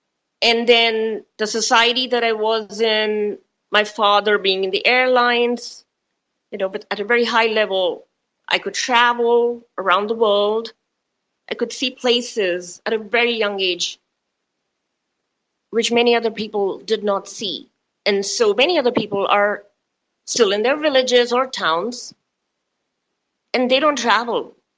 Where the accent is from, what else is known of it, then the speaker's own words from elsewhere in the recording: India; born there; I was born in India in a wonderfully progressive family and went to the highest school, private school, had a really nice childhood, amazing childhood